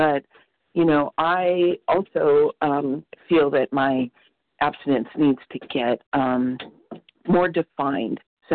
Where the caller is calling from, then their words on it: California, United States; California.